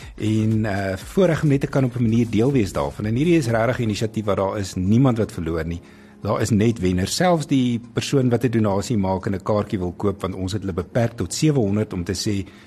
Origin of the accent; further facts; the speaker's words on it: Western Cape, South Africa; Ek kom van die Kaap af, soos ek daar is, elke keer voel ek op vakansie is.